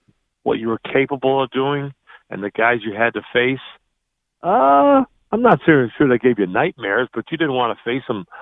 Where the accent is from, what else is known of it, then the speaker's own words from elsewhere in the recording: Chatham, Ontario, Canada; When the scouts started showing up in my hometown in Chatham at 17 years old, I said that baseball might be the sport that I could maybe become a professional.